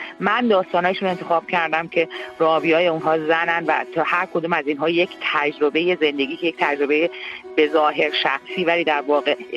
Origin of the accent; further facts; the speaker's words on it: Iran; moved away; من نزدیک به بیش از 3 دهه هست که الان در خارج از ایرانم